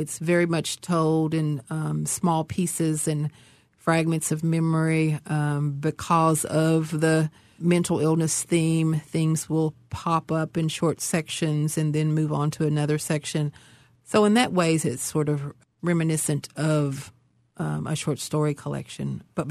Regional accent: Appalachia, United States; as mountain people, as country people, as Appalachian people, we don't talk about

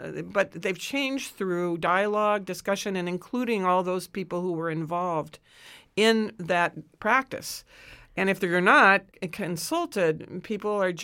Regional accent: United States; I was a little concerned because I'm an American.

